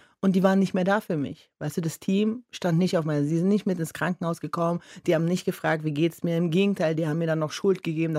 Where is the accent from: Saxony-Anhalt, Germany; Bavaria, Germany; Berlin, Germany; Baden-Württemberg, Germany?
Berlin, Germany; born there; ich wohne ja schon lange nicht mehr in Berlin